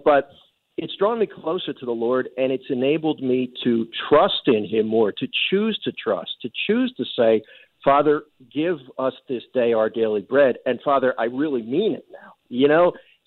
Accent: Philadelphia, Pennsylvania, United States; I grew up in the Philly area, and I used to listen to your dad and mom on the radio

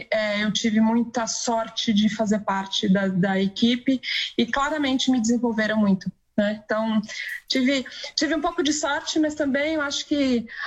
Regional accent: São José dos Campos, São Paulo, Brazil; now in São Paulo, Brazil; Eu sou do interior, eu sou de São José dos Campos, eu vim para São Paulo para fazer meus estudos

